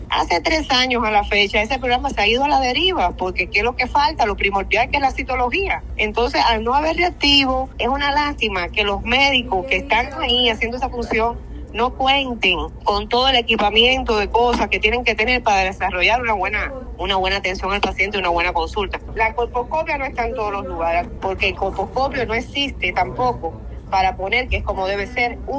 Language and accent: Spanish; Cuba; moved away; Hace 3 años, desde que yo vine de Cuba para acá